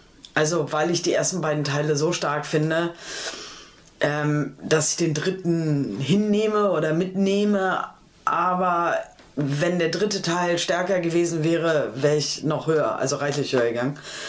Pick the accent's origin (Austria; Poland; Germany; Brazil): Germany; Berlin; wenn ich als Berliner meine eigene Stadt sehe.